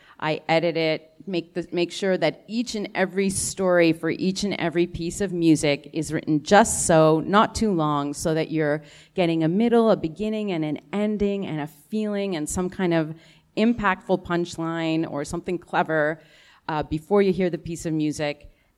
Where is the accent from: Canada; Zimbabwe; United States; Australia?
Canada; Ottawa, Ontario; now in Toronto, Canada; I'm from Ottawa. I was born and raised in Ottawa. I moved to Toronto just a couple of years ago.